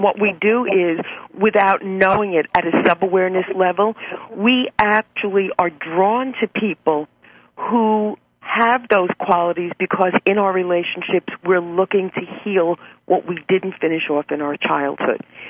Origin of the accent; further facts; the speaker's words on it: New York, United States; I mean, I'm from New York, so look at what was just going on with Anthony Weiner.